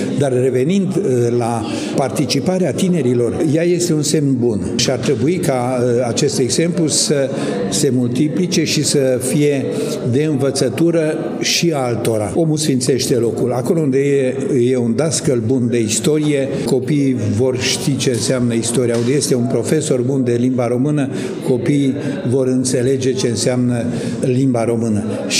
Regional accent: Romania; să spunem împreună cu toți că noi suntem români

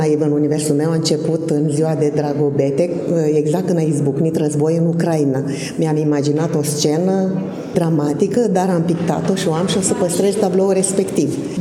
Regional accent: Bogdănești, Suceava County, Romania; also born or lived in Grumăzești; O parte a copilăriei am petrecut-o până la grădiniță, în Bogdănești, Suceava. Eu m-am născut în Grumăzești, dar la o lună de zile mama s-a mutat dincolo, că tata picta biserici. Și o parte a fost în Bogdănești, Suceava

